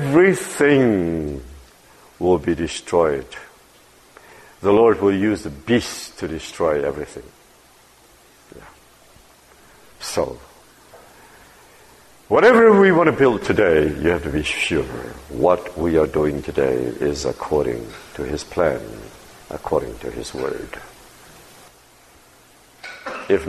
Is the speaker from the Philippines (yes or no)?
yes; Quezon City, Metro Manila, Philippines; born there; I was born in Quezon City, so I'm not qualified to be a Messiah.